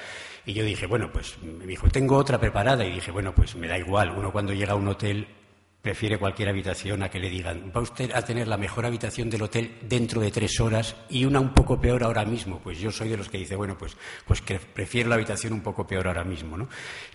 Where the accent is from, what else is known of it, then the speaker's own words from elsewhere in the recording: Bilbao, Basque Country, Spain; born there; now in Madrid, Spain; Yo nací en Bilbao, hace ya 35 años que vivo en Madrid, y mi familia y yo pasábamos las vacaciones en un hermoso pueblo costero que se llama Lekeitio